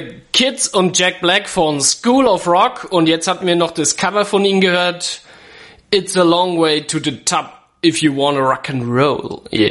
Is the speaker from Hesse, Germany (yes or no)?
no; Mühlhausen, Bavaria, Germany; ein schöner Gruß nach Milhausen, wo ich herkomme, bei Werneck